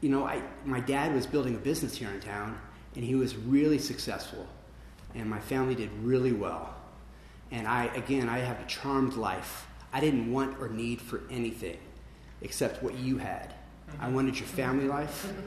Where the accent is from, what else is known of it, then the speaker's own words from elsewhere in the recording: Lancaster, California, United States; So yeah, man, I grew up here. It was an exciting time to be growing up in Lancaster, Avenue K. I grew up at 2741 West Avenue K. I was the last house on the street before the college.